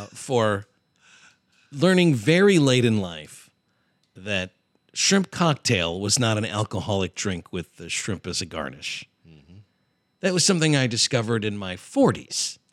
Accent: Mississippi, United States; I'm from Mississippi, and until I was 18, I thought that everyone else in the country counted using their own state.

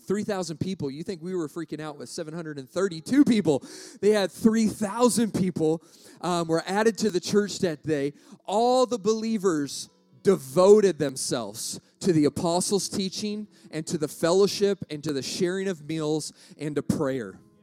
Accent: Arizona, United States; And I grew up in Arizona. College football's not that big of a deal, okay?

